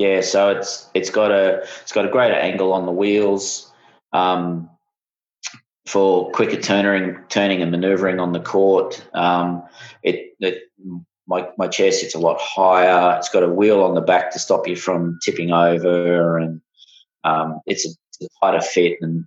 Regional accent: Adelaide, South Australia, Australia; born there; now in Brisbane, Australia; Not originally. I was born in Adelaide. Many years ago. My dad was in the army, so we moved around a lot.

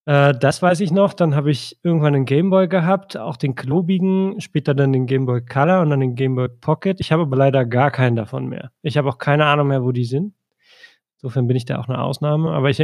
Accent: East Germany, Germany; ich bin im Osten aufgewachsen und wir waren noch relativ DDR. Ich nach meiner Geburt, auch wenn die DDR, als ich 2 war, nicht mehr existierte, es hört ja nicht sofort auf.

